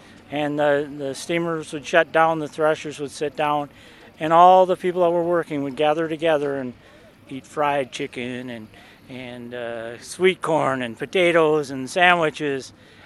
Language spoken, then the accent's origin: English; Hibbing, Minnesota, United States; I'm from Hibbing. There's folks from Bemidji.